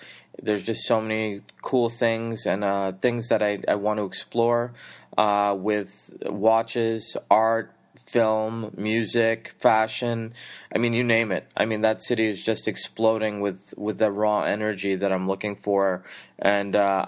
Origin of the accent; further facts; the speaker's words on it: Boston, Massachusetts, United States; moved away as an adult; now in New York, United States; I'm from Boston, you know, Boston's better and all that BS